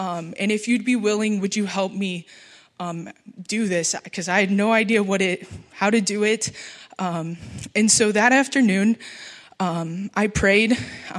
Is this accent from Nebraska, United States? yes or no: yes; Hemingford, Nebraska, United States; So I grew up in Hemmingford, which is about 40 miles south.